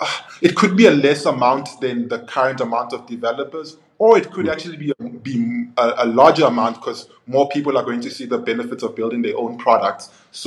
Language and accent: English; South Africa; And I grew up in Africa, South Africa, my whole life.